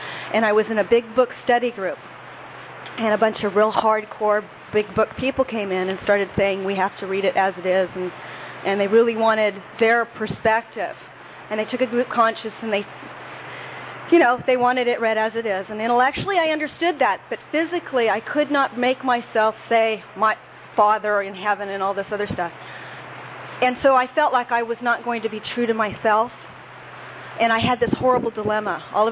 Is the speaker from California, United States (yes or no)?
yes; Pasadena, California, United States; I'm from Pasadena, California originally